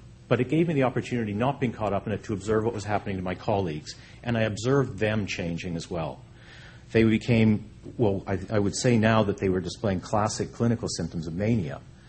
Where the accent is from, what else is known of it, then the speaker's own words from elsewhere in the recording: Canada; Well, I'm Canadian, so I felt like I was coming home in a certain respect.